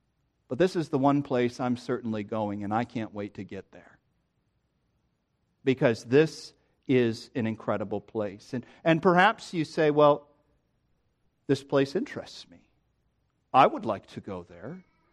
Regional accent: Midwest, United States; Now, I come from the Midwest.

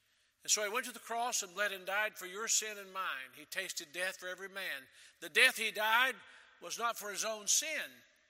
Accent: United States; born there; I'm grateful to God that I was born in America. I could have been born anywhere in the world, but this is my country, and I thank God for my country.

